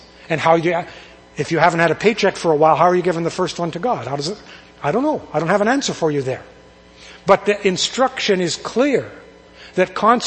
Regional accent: Coaldale, Alberta, Canada; Because growing up in Coaldale, I was in a church that was primarily farmers. Probably 90% of those folks were farmers.

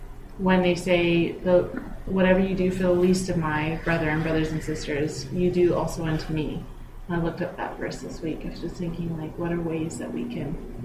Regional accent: Canada; being Canadian raised, I had storybooks

